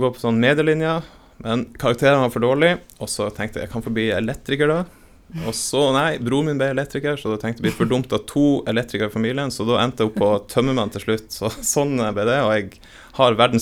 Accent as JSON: {"language": "Norwegian", "region": "Northern Norway", "country": "Norway", "lives_now": "Randaberg, Norway", "said": "Jeg er jo fra Nord-Norge selv, og har jo et, selv om jeg har flyttet til Stavanger eller til Randaberg, så har jeg jo et hjerte for Nord-Norge og nordlendinger"}